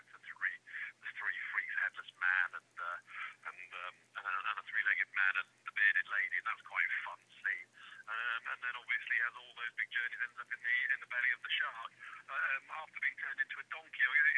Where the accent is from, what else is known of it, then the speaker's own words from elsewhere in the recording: Gosforth, North East England, United Kingdom; myself, actually, up there in Gosforth. I think he was probably glad to move me on somehow. I've lost my accent since, but I came back for university and had three fantastic years at university.